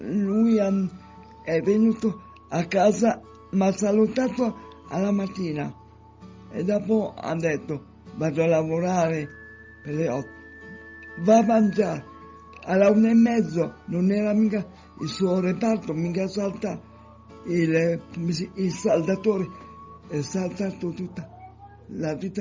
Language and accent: Italian; Milan, Lombardy, Italy; born there; Io sono nato a Quarto Giau, a Milano, in via Gazzoletti, con la mia nonna e la mia mamma e mio papà.